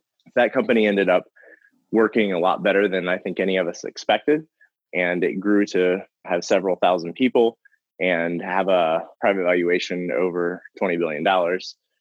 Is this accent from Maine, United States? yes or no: no; Ohio, United States; I am originally from a rural community about 25 miles north of Cincinnati, Ohio. Grew up as the grandchild of the pastor of my church.